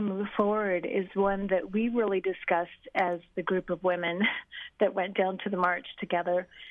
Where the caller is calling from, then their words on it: Portland, Oregon, United States; I'm actually calling from Portland, Oregon.